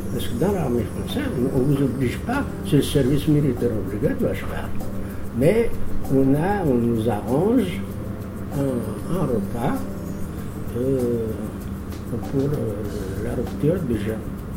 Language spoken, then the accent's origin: French; Algeria; chez nous, en Algérie